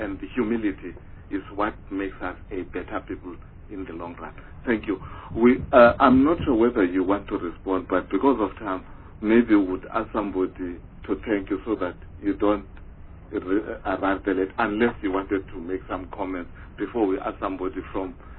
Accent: Eastern Cape, South Africa; You know, the Western culture and the traditional, I'm coming from Eastern Cape.

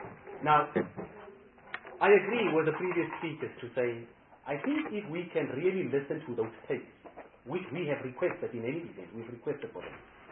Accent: Northern Cape, South Africa; I'm speaking about the Northern Cape in particular because I'm coming from the Northern Cape.

